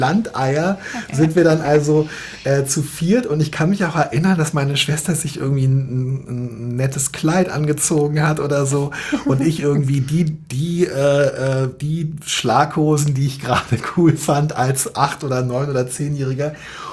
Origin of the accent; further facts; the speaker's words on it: Berlin, Germany; Ich bin in Zehlendorf in Westberlin